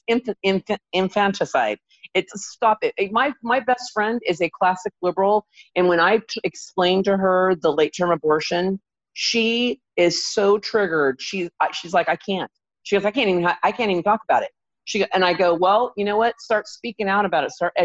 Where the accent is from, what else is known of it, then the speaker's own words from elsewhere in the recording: United States; I'm a patriot. I'm an American.